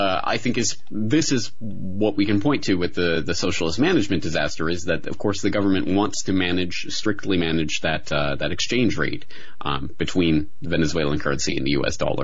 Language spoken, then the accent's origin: English; Canada; I'm Canadian. I'm kind of socialist by default or socialist by birth.